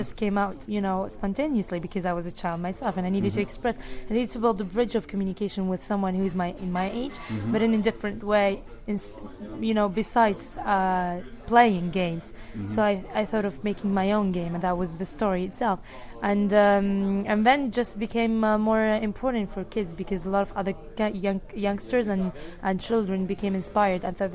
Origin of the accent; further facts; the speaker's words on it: Tunisia; English is a second language; I'm 20 years old. I'm coming from Tunisia. But I'm also half Iraqi, half Tunisian.